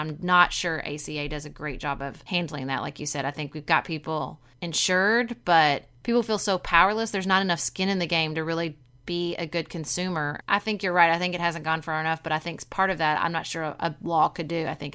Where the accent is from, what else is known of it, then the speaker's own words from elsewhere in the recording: Paducah, Kentucky, United States; when I was growing up in Paducah in the 90s